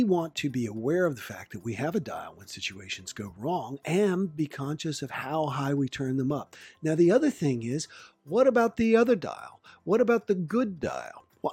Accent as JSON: {"language": "English", "region": "the South", "country": "United States", "said": "And besides, I'm a Southerner, so I get to do that."}